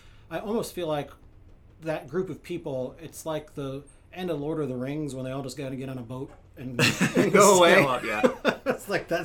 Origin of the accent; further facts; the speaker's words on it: New York, United States; I just looked at it coming from New York. I grew up on Long Island.